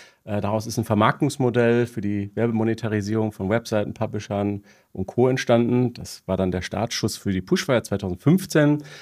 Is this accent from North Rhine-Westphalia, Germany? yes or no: yes; North Rhine-Westphalia, Germany; now in Berlin, Germany; Straight out of Ruhrpott.